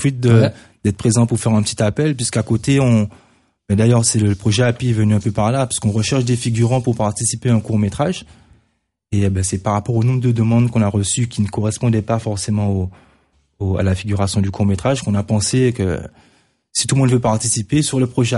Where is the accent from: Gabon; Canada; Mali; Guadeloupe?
Guadeloupe; now in Montauban, France; je viens de Guadeloupe, mais j'habite ici. Donc moi, je m'intègre totalement dans la région que j'adore.